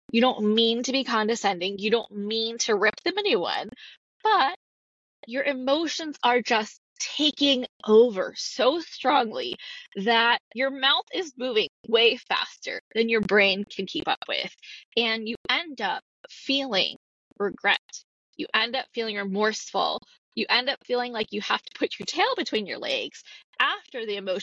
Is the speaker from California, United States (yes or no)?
yes; California, United States; I have been born and raised in the Bay Area in California.